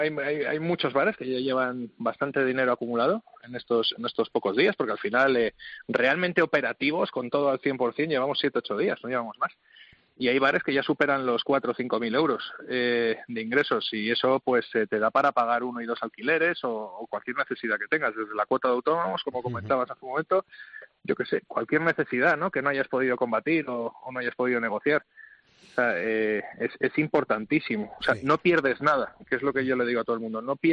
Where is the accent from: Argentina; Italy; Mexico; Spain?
Spain; somos españoles